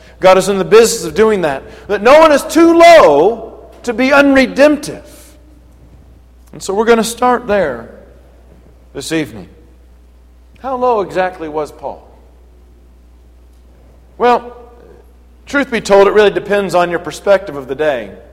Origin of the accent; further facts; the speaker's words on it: Kentucky, United States; And when I was delivering this lesson in my home state of Kentucky, I told the brethren, if I was to speak Kentuckian here